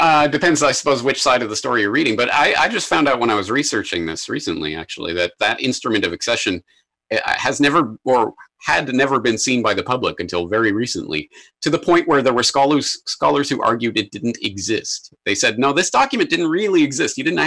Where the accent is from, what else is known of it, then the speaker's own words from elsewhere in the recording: Canada; now in Japan; as a Canadian in Japan who's writing about these things from thousands of miles away